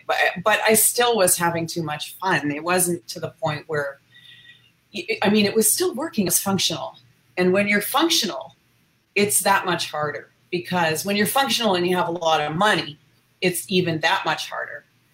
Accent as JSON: {"language": "English", "country": "Canada", "said": "I was in the U.S. I'm from Canada."}